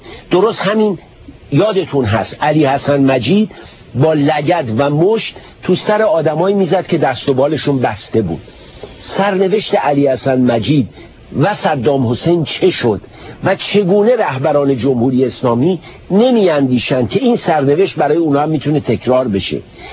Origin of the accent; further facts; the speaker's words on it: Iran; به عنوان یک انسان، به عنوان یک ایرانی فقط میگم آیا باید با فرزندان ایران زمین چنین بکنن؟